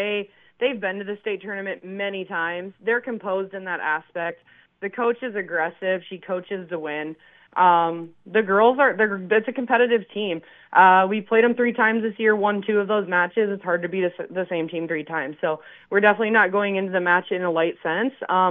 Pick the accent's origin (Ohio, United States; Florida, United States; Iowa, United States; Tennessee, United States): Iowa, United States; You know, I'm from the Dyke-New Hartford district. I drive over to Dunkerton to coach.